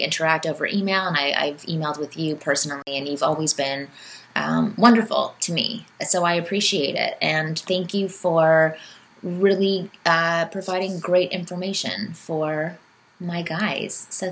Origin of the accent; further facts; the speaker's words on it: Toronto, Ontario, Canada; now in Los Angeles, United States; I'm from Toronto originally, but I live in Los Angeles now, and I have for probably 8 years.